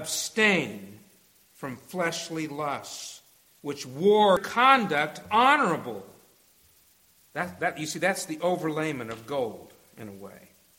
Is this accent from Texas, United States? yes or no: yes; Texas, United States; I am a Texan. Y'all, I can say that.